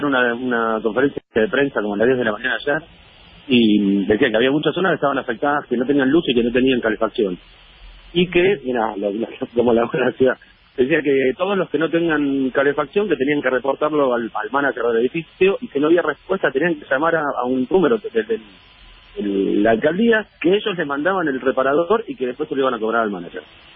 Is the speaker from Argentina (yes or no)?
yes; Patagonia, Argentina; Mirá que yo soy patagónico y que te banco el frío del pecho, pero hoy está difícil.